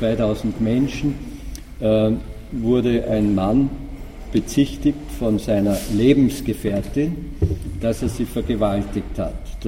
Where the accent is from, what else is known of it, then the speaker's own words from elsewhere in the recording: Austria; denn als Österreicher oder vielleicht als Mitteleuropäer denkt man sich